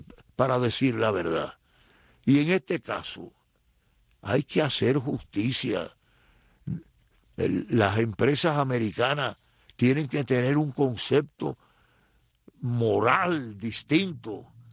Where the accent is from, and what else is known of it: Cuba; moved away; also born or lived in Venezuela / Chile / Argentina